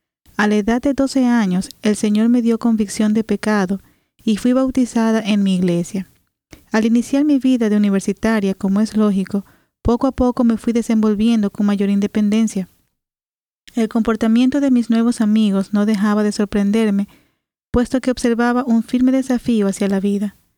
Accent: Guayaquil, Guayas, Ecuador; soy de Guayaquil, Ecuador, Sudamérica.

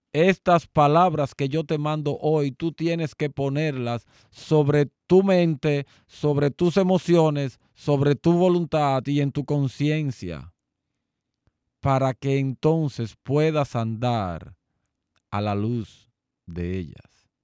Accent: Dominican Republic; nosotros como dominicanos, y aún como parte de la comunidad latinoamericana, o más aún, hispanoparlante

